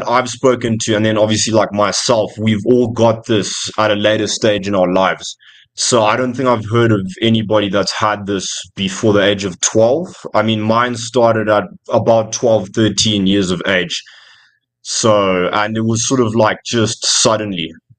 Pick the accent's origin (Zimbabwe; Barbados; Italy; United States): Zimbabwe; Where I was actually growing up in Zimbabwe. So we don't really have like spring and autumn. We just have like summer, winter.